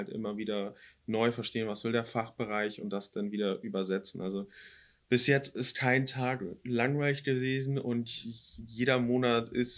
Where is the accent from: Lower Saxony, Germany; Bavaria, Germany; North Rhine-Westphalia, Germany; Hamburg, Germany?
Hamburg, Germany; born there; Und da ich auch gebürtiger Hamburger bin, hat das sehr gut geklappt.